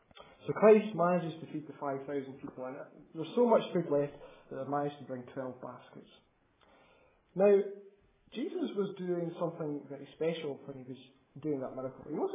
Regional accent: Arbroath, Scotland, United Kingdom; I grew up in Arbroath, just up past Dundee, spent 25 years of my life there.

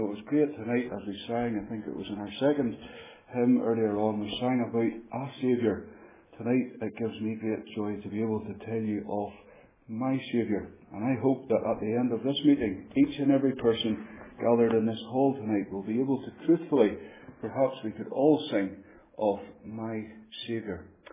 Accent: Northern Ireland, United Kingdom; now in Fife, United Kingdom; how I was born and brought up in Northern Ireland and how I've ended up to be in Fife. We have been here now we've lived in Fife for 3 years

